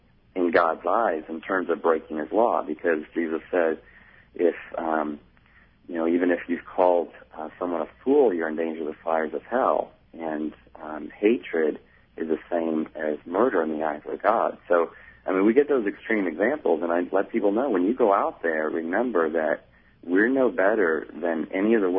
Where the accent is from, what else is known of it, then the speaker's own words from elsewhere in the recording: New Orleans, Louisiana, United States; And I grew up in New Orleans, so I know how this works.